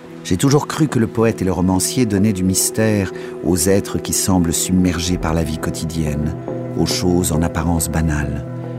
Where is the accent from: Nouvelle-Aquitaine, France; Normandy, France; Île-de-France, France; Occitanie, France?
Île-de-France, France; Paris; born there; Je suis comme toutes celles et tous ceux nés en 1945, un enfant de la guerre. Et plus précisément, puisque je suis né à Paris, un enfant qui a dû sa naissance au Paris de l'occupation.